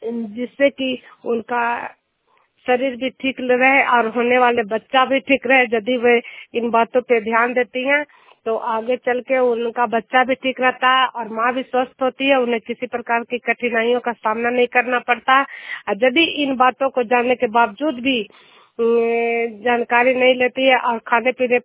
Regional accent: Juniyar, Bihar, India; मैं नालंदा जिला हिलसा प्रखंड जुनियार गांव की निवासी हूँ

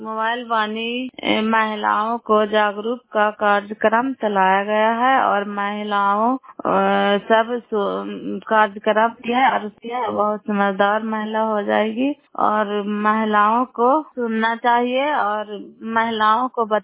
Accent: Bariganj, Bihar, India

